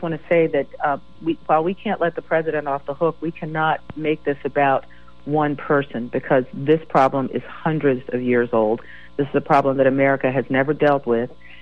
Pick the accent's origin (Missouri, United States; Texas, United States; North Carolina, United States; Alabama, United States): North Carolina, United States; I was raised in North Carolina, the home of Jesse Helms.